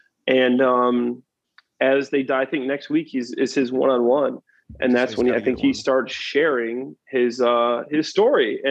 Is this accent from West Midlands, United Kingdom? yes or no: no; East of England, United Kingdom; Man, I'm from Essex, and that's how we talk to each other.